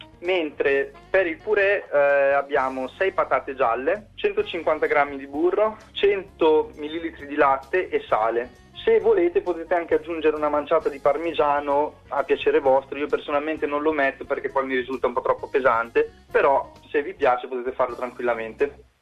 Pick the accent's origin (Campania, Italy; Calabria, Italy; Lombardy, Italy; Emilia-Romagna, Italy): Lombardy, Italy; Castel Rozzone; now in Australia; io vengo da un piccolo paese in provincia di Bergamo che si chiama Castelrozzone. Sono qua in Australia dal maggio 2010, quindi ormai poco più di 6 anni, sono ormai residente qui.